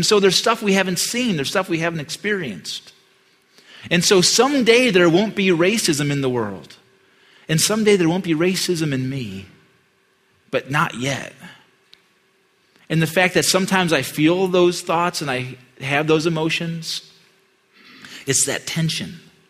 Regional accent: Midwest, United States; But I grew up in the Midwest, 98% Dutch, so that's the only ethnicity I can make fun of.

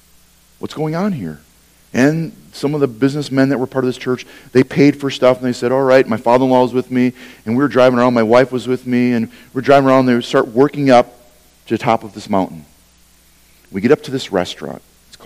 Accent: Wisconsin, United States; Because they had to find the butter, because I'm from Wisconsin, they didn't really have butter, they had margarine

